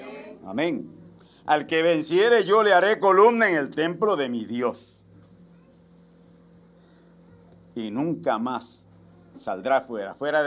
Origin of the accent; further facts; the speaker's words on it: Gurabo, Puerto Rico; born there; Mire, yo nací en Gurabo. Si yo viviera en Gurabo, me llamaban gurabeño.